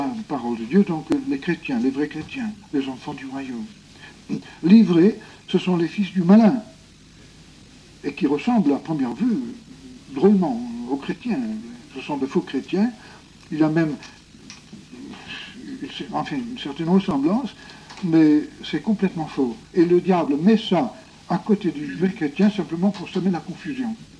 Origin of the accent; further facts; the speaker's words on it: Spain; D'ailleurs, quand j'étais jeune en Espagne, la Bible était un livre interdit.